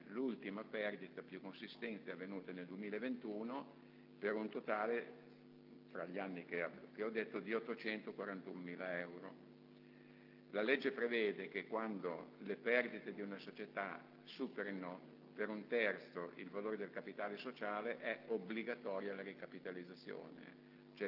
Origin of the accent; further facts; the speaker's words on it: San Giovanni in Persiceto, Emilia-Romagna, Italy; Io sono di Persiceto, pago 3 euro e quindi paghiamo 2.